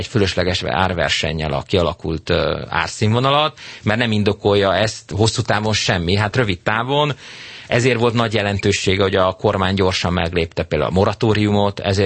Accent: Budapest, Hungary; Én magam budapesti vagyok

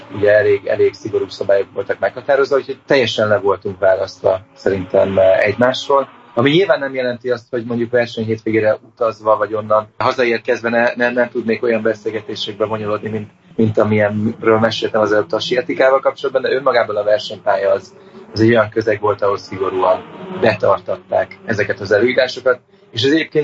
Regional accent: Hungary; és ezt magyarként nagyon-nagyon jó érzés mondani

